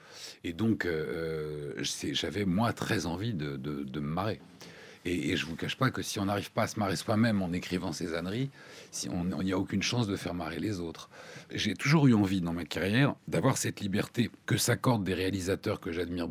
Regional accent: France; moved away as an adult; J'ai quitté la France quand j'avais 22 ans. Que même dans mon travail, j'avais envie de voyager. Mais là, je me suis dit, mais voilà, Paris est tellement la plus belle ville du monde et mon pays est tellement le plus beau pays du monde.

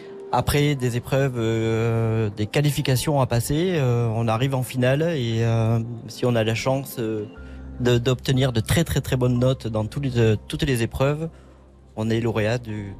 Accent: Nouvelle-Aquitaine, France; Alors moi, je viens du sud-ouest, du département des Landes, ouais. À côté de Mont-de-Marsan.

